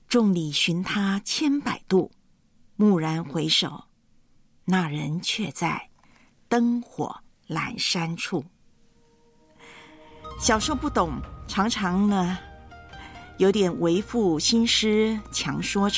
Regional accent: Taiwan; 在我的老家台湾呢是放假

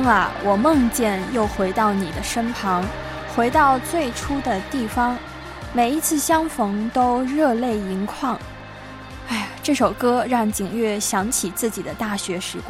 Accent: China; now in Hong Kong; 这几位同学听说我是内地来的

